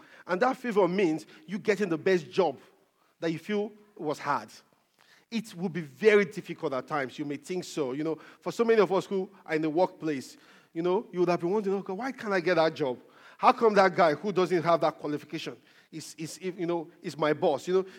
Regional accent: Melbourne, Victoria, Australia; moved away; I was from Melbourne previously, you know, and I did change my location.

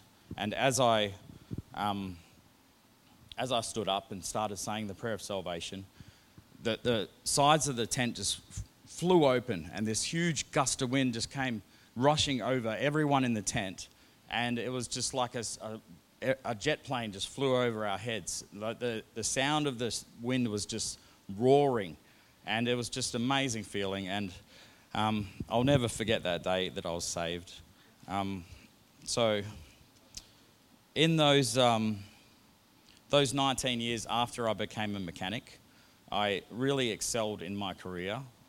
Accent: Port Hedland, Western Australia, Australia; born there; And so I was born in Port Hedland

